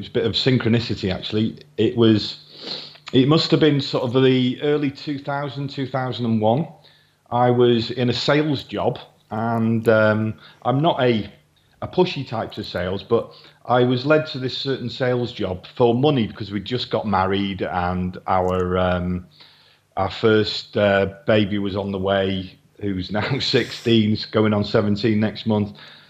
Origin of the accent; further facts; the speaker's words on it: Wales, United Kingdom; I live in North Wales, I'm Welsh, but Chester's just over the border here.